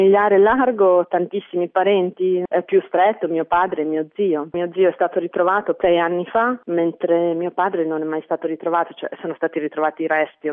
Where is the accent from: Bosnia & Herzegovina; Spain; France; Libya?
Bosnia & Herzegovina; Srebrenica, Republika Srpska; moved away; Vengo da Srebrenica, la mia storia è legata a questo perché sono cresciuta lì, sono andata via da lì a causa della guerra, lasciando la maggior parte della mia famiglia a Srebrenica